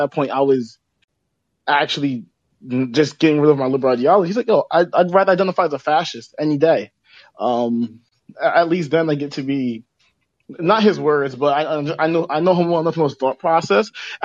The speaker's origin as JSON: {"language": "English", "town": "Yonkers", "region": "New York", "country": "United States", "said": "but I'm from Yonkers originally"}